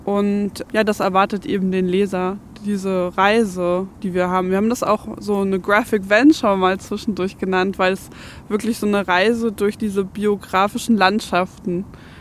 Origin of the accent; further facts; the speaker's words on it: Leipzig, Saxony, Germany; also born or lived in Heilbronn, Germany / California, United States / Florida, United States; Und aufgewachsen bin ich in so eine Mischung aus Leipzig, Deutschland und den Staaten in Kalifornien und in Florida.